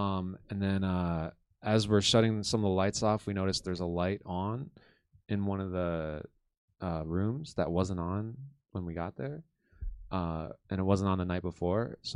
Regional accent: Canada; born there; I was born in Canada.

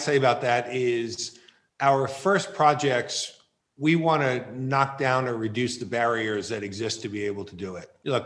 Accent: New York, United States; Look, I'm a kid from New York.

